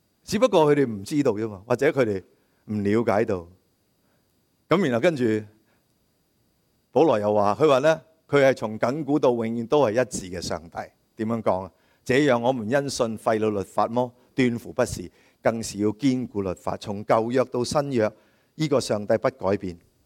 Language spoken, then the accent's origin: Chinese; China